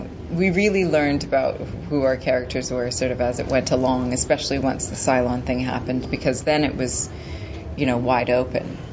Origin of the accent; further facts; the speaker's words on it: North Vancouver, British Columbia, Canada; And I grew up in North Vancouver, which is very white.